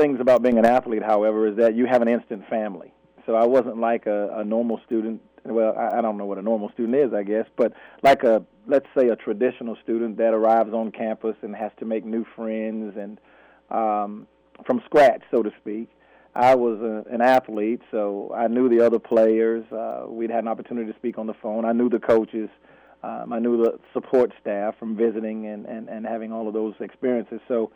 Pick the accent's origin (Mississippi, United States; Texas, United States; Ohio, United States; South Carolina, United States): South Carolina, United States; Newberry; And, of course, I'm from Newberry, South Carolina.